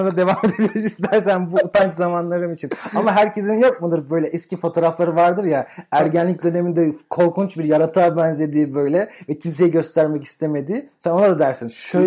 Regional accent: Ankara, Turkey; Nasıl ben de Ankaralıyım yani.

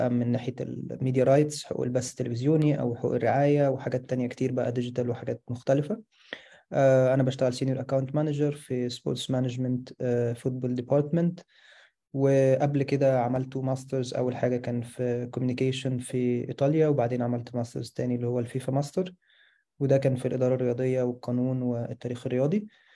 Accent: Cairo, Cairo Governorate, Egypt; انا طبعا من القاهره،

